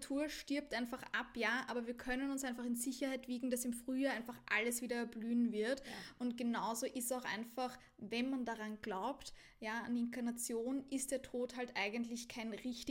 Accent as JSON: {"language": "German", "country": "Austria", "said": "bei uns in Österreich ist ja zum Beispiel Skifahren halt voll das Thema"}